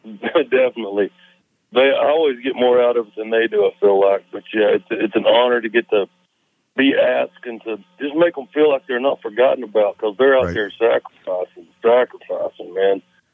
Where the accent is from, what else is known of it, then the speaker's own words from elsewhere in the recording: Knoxville, Tennessee, United States; born there; Yes, I was born in Knoxville. was born in Knoxville, and then I was put in a children's home, surrendered to the state. I was in a children's home called Holston Methodist Home for Children in Greenville, Tennessee.